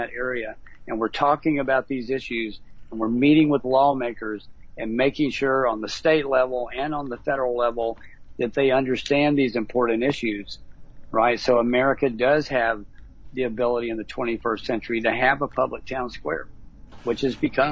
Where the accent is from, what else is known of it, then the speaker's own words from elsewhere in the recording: United States; So this frustrated me as an American.